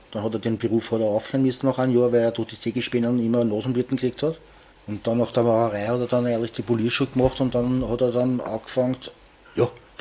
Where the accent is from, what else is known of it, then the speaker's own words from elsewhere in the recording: Vienna, Austria; weil ich bin ja auch in Oschbahn aufgewachsen